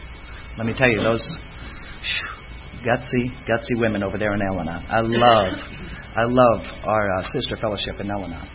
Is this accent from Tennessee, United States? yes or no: no; Cleveland, Ohio, United States; born there; I was born in Cleveland, Ohio, Polish Catholic. I can pretty much stop there.